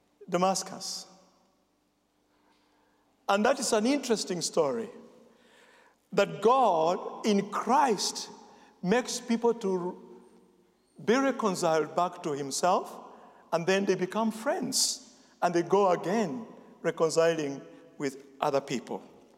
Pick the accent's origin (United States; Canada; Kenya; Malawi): Kenya; And in our part of the world, in Kenya, the Quakers that are there, they are evangelicals.